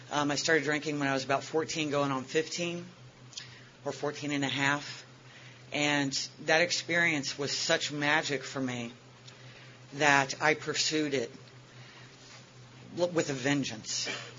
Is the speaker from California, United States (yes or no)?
no; Richmond, Virginia, United States; And I am from Richmond, Virginia.